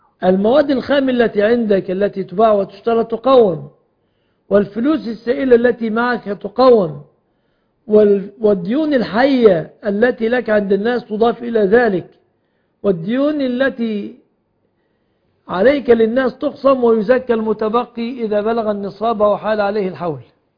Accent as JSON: {"language": "Arabic", "country": "Egypt"}